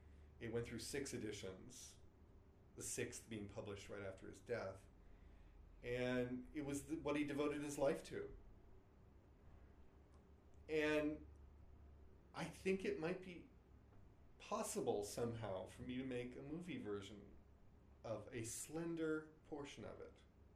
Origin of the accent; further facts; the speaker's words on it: Los Angeles, California, United States; images of my hometown, Los Angeles, seen from the point of view of a pedestrian. I don't have a car, and I get around Los Angeles on public transportation.